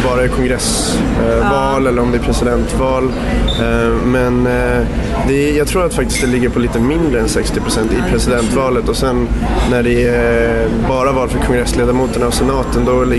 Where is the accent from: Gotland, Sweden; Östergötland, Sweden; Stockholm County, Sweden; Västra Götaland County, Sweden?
Stockholm County, Sweden; Dalarö; also born or lived in Laguna Beach / Berkeley; Jag är uppvuxen på Dalarö, utanför Stockholm. Men har även bott ganska mycket i Laguna Beach och Berkeley i Kalifornien.